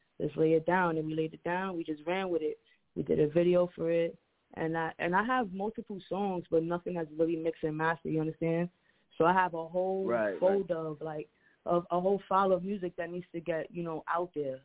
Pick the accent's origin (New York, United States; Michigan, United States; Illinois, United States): New York, United States; Bronx; Born and raised out here, man. So I'm 20. I'm about to be 29. So growing up in the South Bronx, there was a lot of drama